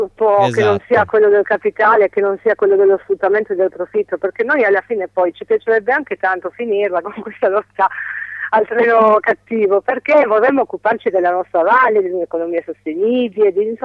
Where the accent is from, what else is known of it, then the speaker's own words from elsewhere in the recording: Calabria, Italy; io sono calabrese, so bene di cosa parlo